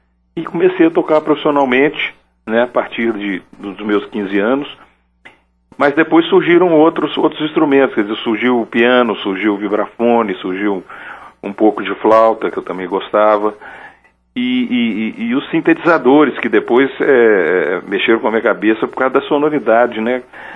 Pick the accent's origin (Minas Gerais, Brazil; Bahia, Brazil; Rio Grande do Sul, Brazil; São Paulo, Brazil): Minas Gerais, Brazil